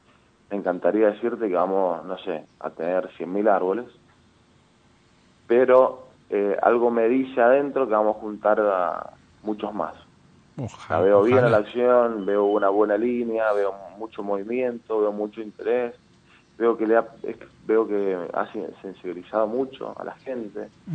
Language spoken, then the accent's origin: Spanish; Mendoza, Argentina; Yo soy de Mendoza